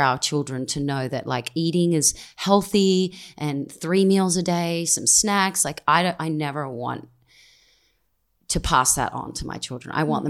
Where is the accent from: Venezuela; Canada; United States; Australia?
Australia; moved away; we went back to Australia. I'm from Australia, and we went to visit